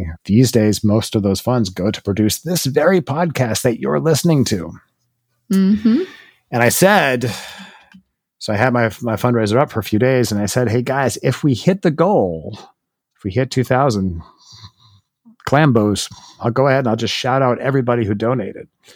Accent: Iowa, United States; now in Chicago, United States; I'm a kid from Iowa who lives in Chicago. I don't know if I can say y'all.

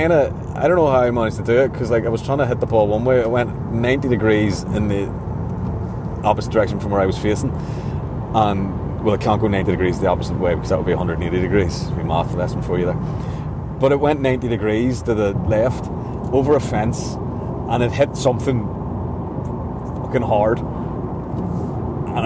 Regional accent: Belfast, Northern Ireland, United Kingdom; we're from Belfast

